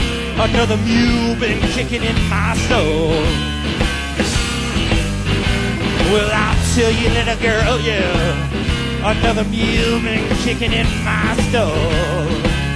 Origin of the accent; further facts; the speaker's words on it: Roanoke, Virginia, United States; I'm from Roanoke, Virginia. And I actually live here now. I moved here about 2 months ago, and I love your beautiful city.